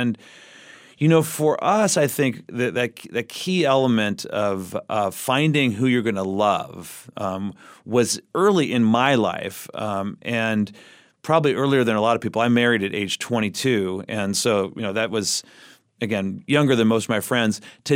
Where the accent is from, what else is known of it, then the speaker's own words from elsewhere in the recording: California, United States; For me, growing up in the Bay Area, it's almost always, I should say, indicated as the place of the lowest religious identification in the United States.